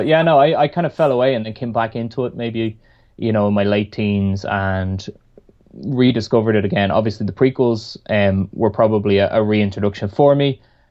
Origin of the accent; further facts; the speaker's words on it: Ireland; I'm from Ireland